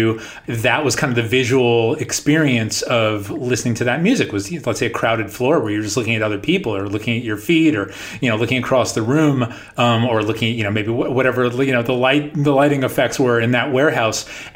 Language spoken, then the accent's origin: English; New York, United States; I grew up in New York and you would turn on 92.3, you know, the K-Rocks, 93 K-Rock